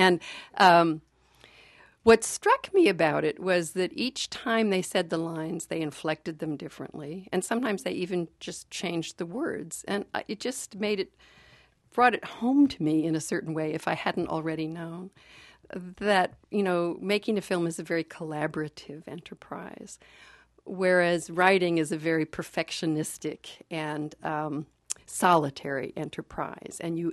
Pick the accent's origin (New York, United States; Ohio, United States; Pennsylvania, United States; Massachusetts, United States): Massachusetts, United States; I'm from Massachusetts